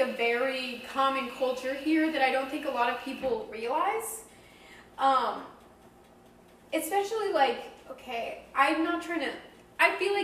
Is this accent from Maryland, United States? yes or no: no; St. Louis, Missouri, United States; So I came from St. Louis, right? And for those of you who do not know, like, St. Louis is predominantly Catholic.